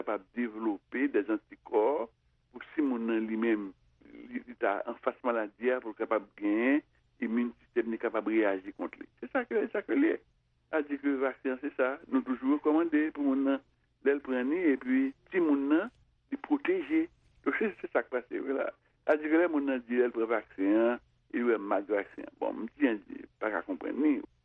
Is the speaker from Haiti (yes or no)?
yes; Haiti; je suis dans un pays caribéen, c'est-à-dire que je suis haïtien